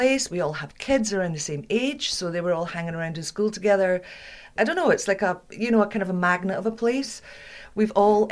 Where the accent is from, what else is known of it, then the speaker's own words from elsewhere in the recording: Black Isle, Scotland, United Kingdom; I come from the Black Isle, which is like right up north near Inverness, and they all speak like that.